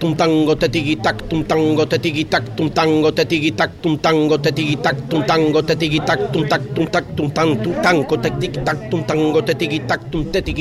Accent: Spain; de l'Espagne. Je viens de l'Espagne pour participer activement au festival de l'Odève.

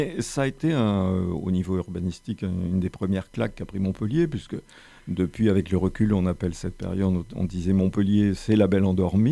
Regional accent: Algeria; born there; C'est très simple. Je suis né en Algérie.

